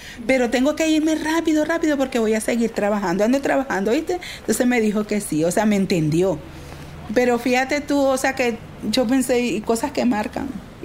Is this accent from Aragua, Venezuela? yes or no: yes; La Victoria, Aragua, Venezuela; moved away; Bueno, nací en Venezuela, en una ciudad llamada La Victoria, estado Aragua. Allí me crié, allí estudié.